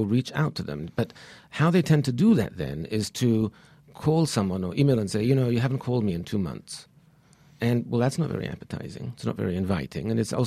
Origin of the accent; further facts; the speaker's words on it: Israel; English is a second language; now in United States; I am actually from Israel.